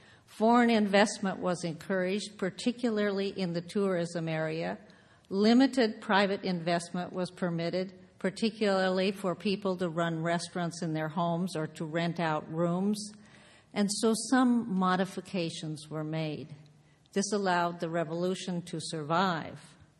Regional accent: San Diego, California, United States; born there; I'm also a native daughter of California. I was born in San Diego.

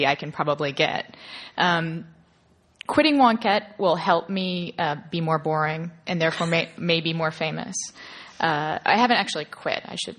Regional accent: Lincoln, Nebraska, United States; also born or lived in Austin, United States; I grew up in Lincoln, and also my father has started to refer to it as the Nebraska myth, because I also grew up in Texas, and it's very important to him, should he hear this, that I mentioned that I spent part of my childhood in Austin.

